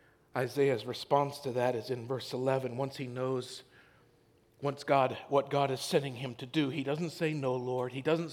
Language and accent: English; Idaho, United States; Growing up in Idaho, there were bumper stickers all over the place by sheep farmers who were trying to get you to buy more less beef and more sheep.